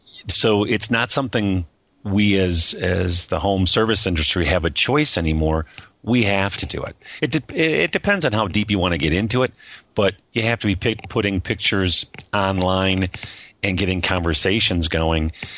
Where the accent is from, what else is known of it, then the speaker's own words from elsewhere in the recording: Michigan, United States; Yeah, I'm from Michigan. Been in this area for a little over 25 years